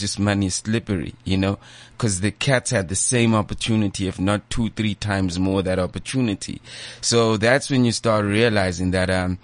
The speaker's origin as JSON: {"language": "English", "town": "Leondale", "region": "Gauteng", "country": "South Africa", "said": "I'm from like Leondale, I'm from the East Rand. So to be like living here in this side of the world"}